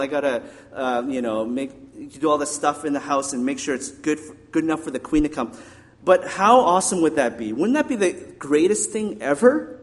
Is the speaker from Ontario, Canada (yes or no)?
no; Regina, Saskatchewan, Canada; When I was growing up in Regina, I was like 8 or 9 years old, and the Queen Elizabeth came to visit our little city, right?